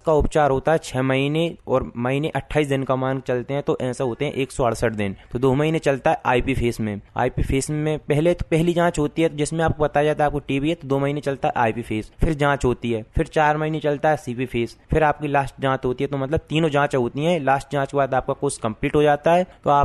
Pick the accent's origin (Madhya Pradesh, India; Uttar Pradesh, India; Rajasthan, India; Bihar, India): Madhya Pradesh, India; Pathera Buran; और मैं यहाँ लोकल गांव से हूँ। मेरा गांव का नाम है पठेरा बुरान